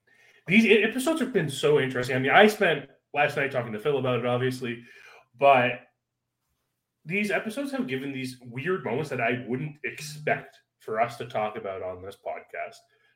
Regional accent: Canada; I mean, I'd be pretty remiss as the Canadian on the podcast to not mention Kane beckoning on his heritage here.

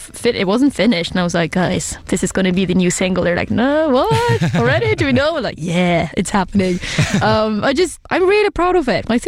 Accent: Ålesund, Møre og Romsdal, Norway; We wrote it in Ocean Town Recordings in Ålesund in Norway, my hometown.

